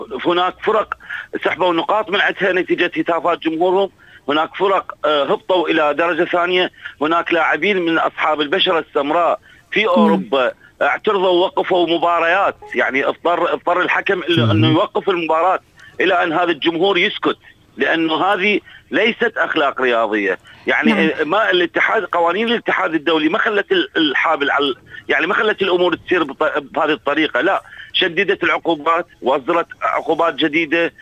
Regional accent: Iraq; انا هسه اتحدث كوني عراقي

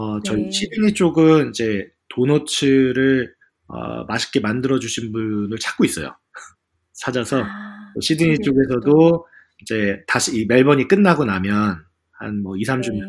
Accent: South Korea; 힘들 때 되니까 힘이 나는 게 저희가 한국 사람들이 이제 많은 분들이 군대를 다녀오시잖아요.

